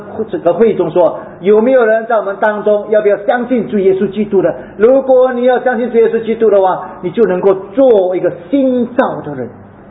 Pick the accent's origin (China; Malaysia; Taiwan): Malaysia; now in Singapore; 因为我们是在来了从马来西亚来到新加坡，当我回家的那一个途中呢